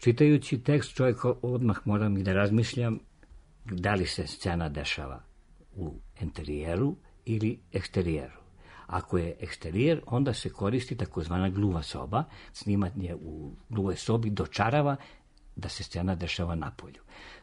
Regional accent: Sokobanja, Zaječar District, Serbia; Ja sam rodom iz Soko Banje

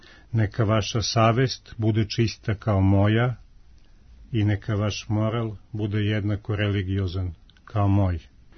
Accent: Serbia; Iz Srbije, bako, mi odgovaramo.

